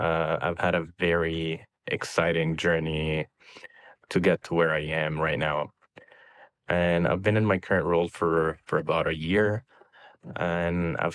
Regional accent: Toronto, Ontario, Canada; I am from Toronto, Canada.

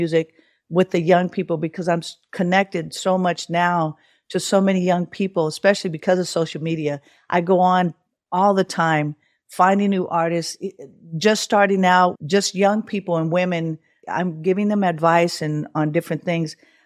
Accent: Oakland, California, United States; So I moved out of, I moved from Oakland where I was born and raised.

